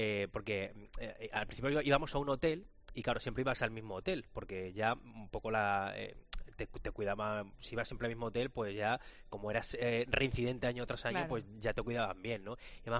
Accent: Mérida, Extremadura, Spain; now in Madrid, Spain; yo soy de Mérida, yo vivo en Madrid, porque me vine a estudiar periodismo a Madrid, luego ya empecé aquí en la cadena COPE en Madrid, pero bueno, yo soy de Mérida

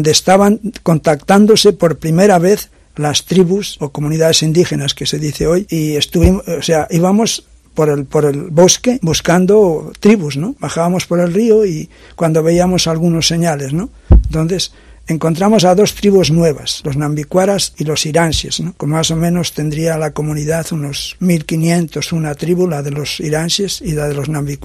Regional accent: Andavías, Castile and León, Spain; born there; donde yo nací, porque yo nací en el campo

